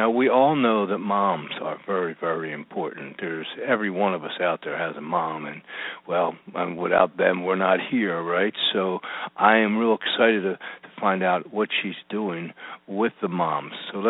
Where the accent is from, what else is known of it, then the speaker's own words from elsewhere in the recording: Philadelphia, Pennsylvania, United States; So, being from the Philadelphia area, I spent a lot of time.